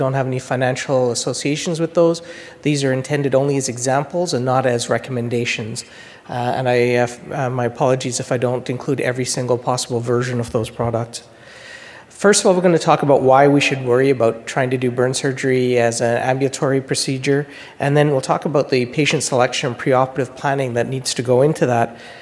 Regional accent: Canada; I'm a Canadian.

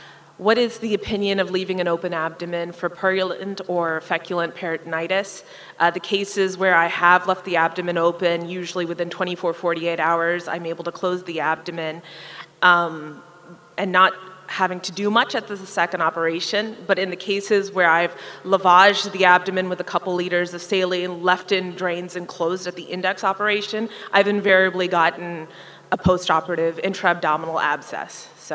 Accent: Riverside, California, United States; from Riverside, California.

